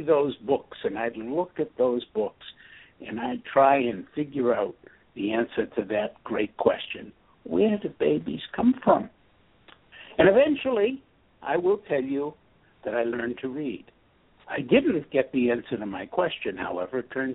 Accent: New England, United States; also born or lived in Maine; I grew up in New England, and that's something everybody needs to know

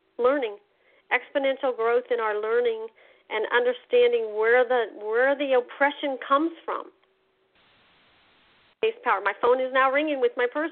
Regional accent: Wyoming, United States; I grew up in the West. I grew up in Wyoming, right by the states.

